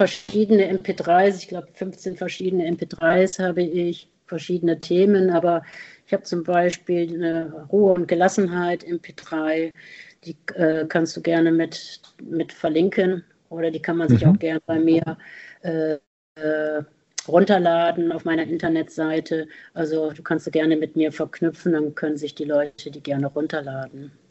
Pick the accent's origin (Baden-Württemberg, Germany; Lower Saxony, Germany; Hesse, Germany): Lower Saxony, Germany; Melle; Weil ich komme ja gebürtig aus dem Norden, aus Melle, war aus Osnabrück, also bin ja auch erst seit 18 Jahren hier